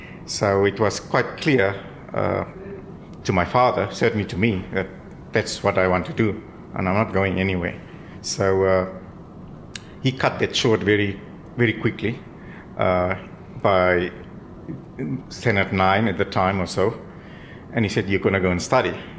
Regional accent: Graaff-Reinet, Eastern Cape, South Africa; I grew up in a small little town, Graaff-Reinet, in the Eastern Cap

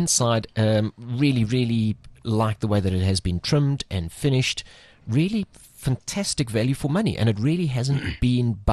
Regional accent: South Africa; and we're South African, we call it bucky.

